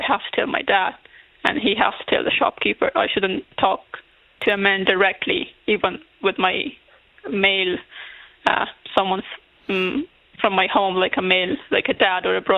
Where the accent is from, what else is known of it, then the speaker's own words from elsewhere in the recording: Afghanistan; English is a second language; And then when I was telling them I'm from Afghanistan, they wanted to talk to me more about what's going to happen to the woman in there